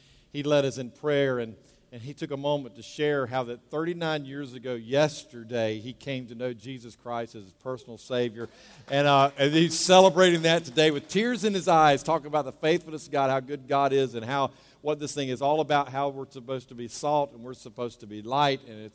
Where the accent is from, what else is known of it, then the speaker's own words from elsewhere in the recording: Daytona Beach, Florida, United States; also born or lived in Charlotte; I remember being in Daytona Beach, Florida, where I grew up. I'm originally from Charlotte, but I grew up there.